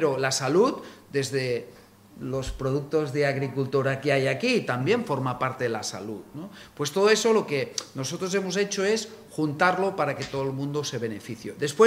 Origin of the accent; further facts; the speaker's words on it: Balearic Islands, Spain; yo soy menorquín